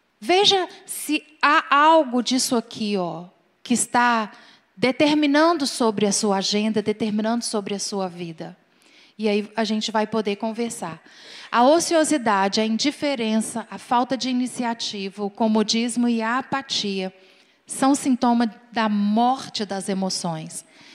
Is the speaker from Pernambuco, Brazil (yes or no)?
no; Minas Gerais, Brazil; eu vivo numa igreja completamente diferente da que nós fomos criados lá em Minas Gerais.